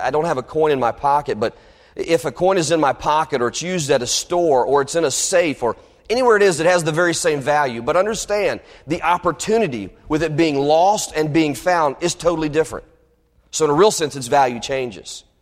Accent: Kentucky, United States; I told you I was born in Kentucky. I was raised in Kentucky. There are a lot of farms in the area, especially in Lexington.

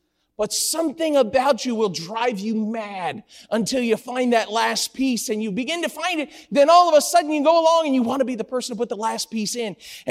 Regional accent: Florida, United States; Usually, I'm from South Florida, and so we usually go somewhere on the west side of the state

